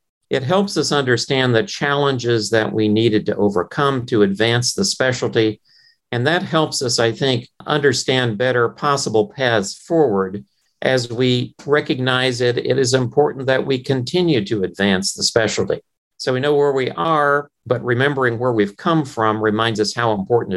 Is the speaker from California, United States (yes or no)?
no; Indiana, United States; I'm from Indiana, so I'll make that point.